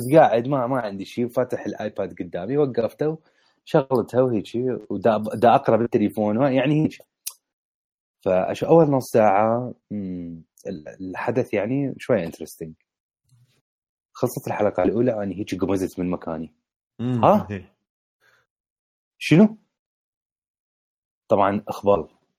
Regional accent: Iraq; كعراقيين احنا فاقدين الايمان بالسيستم

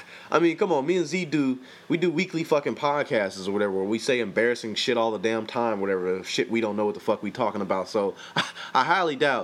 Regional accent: Compton, California, United States; And now, granted, I grew up in Compton, so I'm just telling you right now, people, cyberbullying to me doesn't exist

